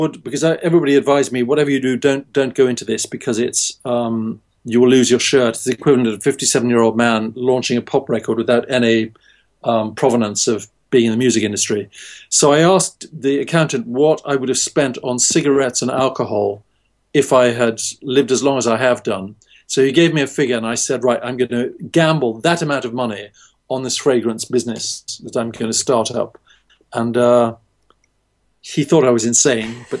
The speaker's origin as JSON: {"language": "English", "country": "Eswatini", "tie": "born or raised there", "said": "I grew up with them in Swaziland, which is subtropical."}